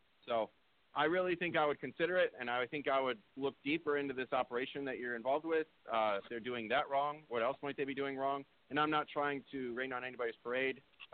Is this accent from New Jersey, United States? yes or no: no; Michigan, United States; I come from Michigan, all automotive workers and, you know, union backed and all this stuff.